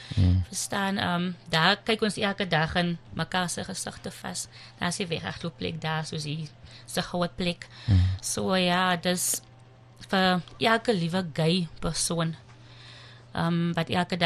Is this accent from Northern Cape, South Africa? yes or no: no; Zoar, Western Cape, South Africa; born there; Ek is gebore op Zoa, dis 'n baie klein plekkie.